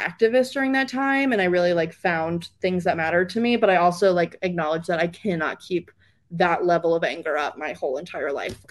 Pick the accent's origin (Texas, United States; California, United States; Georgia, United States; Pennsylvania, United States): Georgia, United States; Atlanta; now in North Carolina, United States; I live in a small-ish city. I'm from Atlanta, but I moved to a much smaller city in North Carolina.